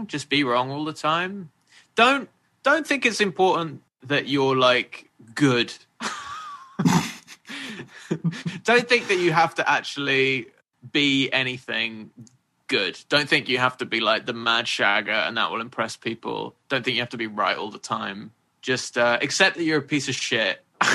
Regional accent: United Kingdom; Because I'm British

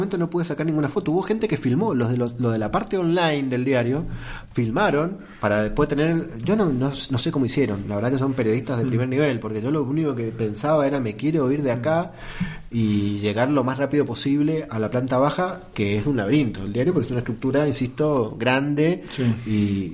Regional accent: Mendoza, Argentina; Estábamos esperando, como buenos mendocinos, el sacudón

